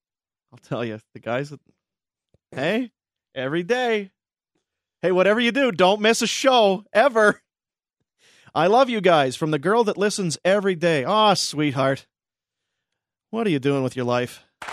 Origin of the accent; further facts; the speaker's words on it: Edmonton, Alberta, Canada; I am from Edmonton. And have been working down in Cowtown this week.